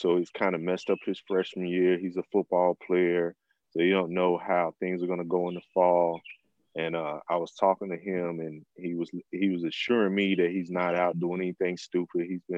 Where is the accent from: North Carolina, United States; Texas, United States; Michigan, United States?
North Carolina, United States; Lexington; So I came home to my hometown, Lexington, North Carolina, to my sisters, to be near my family